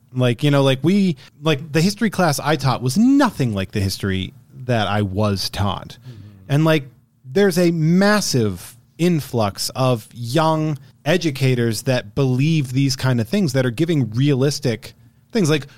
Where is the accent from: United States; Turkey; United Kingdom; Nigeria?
United States; Massachusetts; Massachusetts.